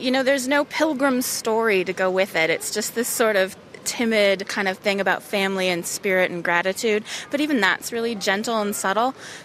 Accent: Canada; being Canadian and traditions and what it means as a Canadian to celebrate Thanksgiving. And I'm going to embarrass my homeland here

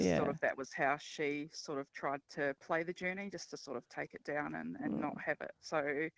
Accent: New Zealand; We had her at home because we're Kiwi

